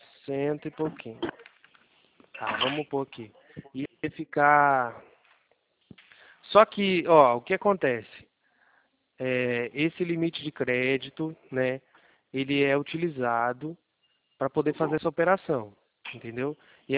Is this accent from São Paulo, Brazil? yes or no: yes; Mogi Guaçu, São Paulo, Brazil; Eu sou aqui de Mogi Guaçu, São Paulo.